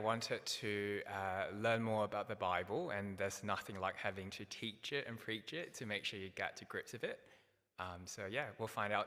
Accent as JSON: {"language": "English", "town": "Sydney", "region": "New South Wales", "country": "Australia", "also_born_or_lived": "Singapore / United States", "moved": "yes", "lives_now": "London, United Kingdom", "said": "So I'm not from London originally. I'm actually from Sydney, so I moved to London about 10 years ago. Go Sydney. So yeah, I've lived in Sydney before I was in London. I've also lived in Singapore and a few stints in the US. So my accent might go all over the shop tonight."}